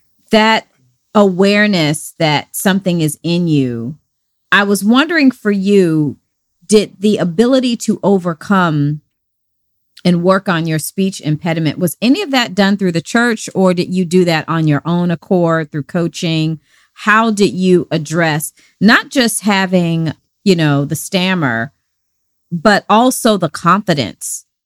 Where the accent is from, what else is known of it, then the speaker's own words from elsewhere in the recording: Atlanta, Georgia, United States; also born or lived in Savannah; Yeah, I was born in Savannah and I was raised in Atlanta as a very, very like young baby.